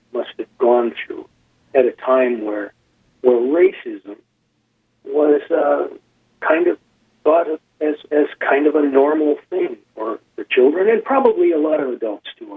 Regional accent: Duluth, Minnesota, United States; But by and large, I feel very much a part of the Duluth family. And this is my homage to the place where I was rai

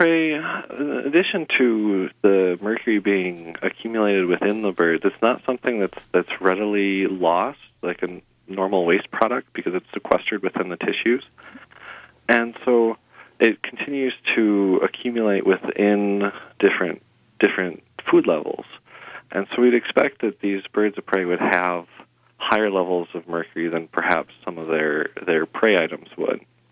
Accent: Racine, Wisconsin, United States; So I grew up in Racine, Wisconsin, so southeastern Wisconsin.

